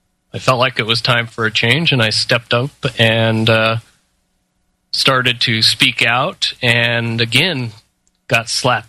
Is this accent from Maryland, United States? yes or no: no; Ogden, Utah, United States; born or raised there